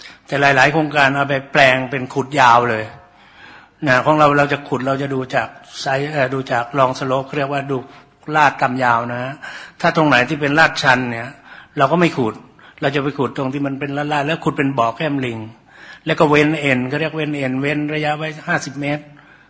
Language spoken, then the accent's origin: Thai; Thailand; บ้านผมอยู่ศรีสะเกษผมก็อาศัยคุ้งน้ำอะไรหาปลากินนะสมัยก่อนนะหานกหาปลามันก็จะอยู่ตามซอกลำห้วยลำคลองนี่แหละครับ